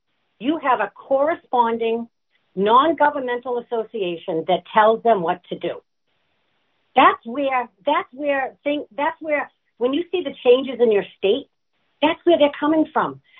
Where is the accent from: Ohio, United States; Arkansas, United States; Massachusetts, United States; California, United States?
Massachusetts, United States; Boston; I grew up in Boston. In fact, I moved back to Boston